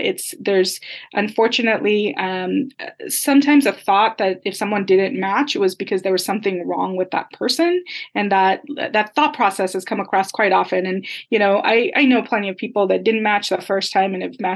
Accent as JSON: {"language": "English", "town": "Kansas City", "country": "United States", "said": "So I am from the Kansas City area, and I found out about it."}